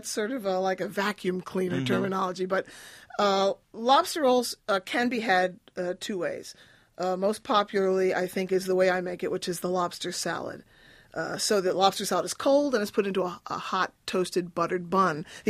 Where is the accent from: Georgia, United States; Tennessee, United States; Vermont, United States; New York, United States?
New York, United States; also born or lived in Maine; I lived in Maine for many years. They don't have good buns up there, you know. But I grew up in New York, and I remembered Pepperidge Farm.